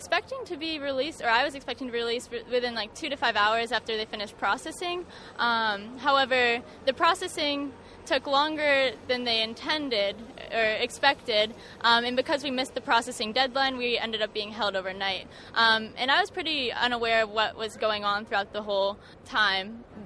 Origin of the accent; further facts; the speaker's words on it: California, United States; I'm originally from California, outside of San Francisco area, and now I'm living in North Carolina